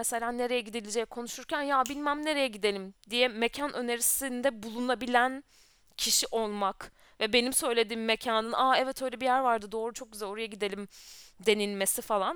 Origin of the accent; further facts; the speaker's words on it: Ankara, Turkey; now in Istanbul, Turkey; Ben İstanbul'da bir Ankaralıyım